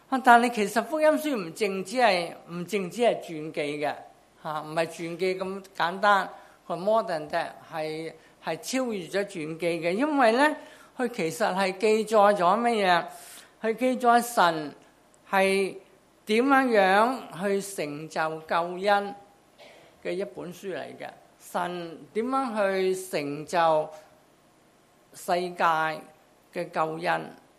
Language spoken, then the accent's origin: Chinese; China; 我們中國人稱做聖旨